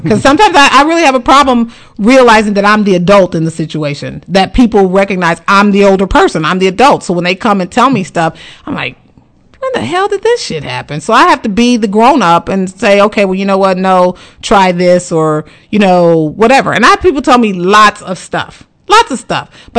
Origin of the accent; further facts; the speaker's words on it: Kansas City, United States; if I'm here, because I'm from Kansas City, I host a orphan's Thanksgiving or an orphan's Christmas.